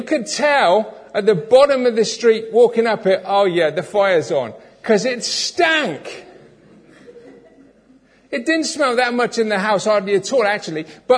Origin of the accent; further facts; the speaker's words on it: Minehead, South West England, United Kingdom; because I used to live in Minehead, we grew up in Minehead